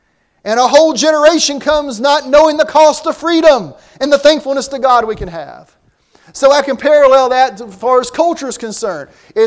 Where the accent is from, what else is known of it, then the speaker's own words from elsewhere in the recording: Winston-Salem, North Carolina, United States; I had a candle that I use from Old Salem, my hometown. It means a lot to me because it symbolizes, you know, my upbringing.